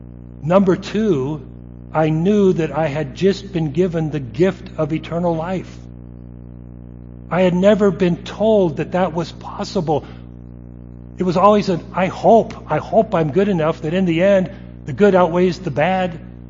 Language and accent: English; United States; I had never, although growing up in the United States, had anyone sit down and explain the gospel of Jesus Christ to me.